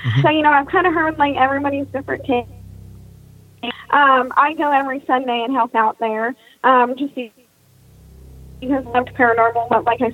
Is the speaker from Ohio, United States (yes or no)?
yes; Ohio, United States; I'm from Ohio.